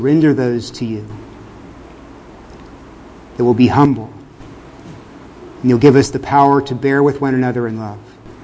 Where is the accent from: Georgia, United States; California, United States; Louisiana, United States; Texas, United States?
Texas, United States; We're not from the same backgrounds. I'm from Texas. Most of you guys are Yankees.